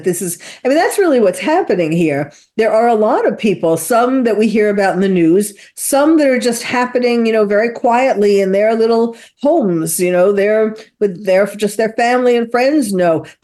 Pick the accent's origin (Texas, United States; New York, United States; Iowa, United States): New York, United States; I've been there many times. I'm originally from New York, and it's just not an impossible story.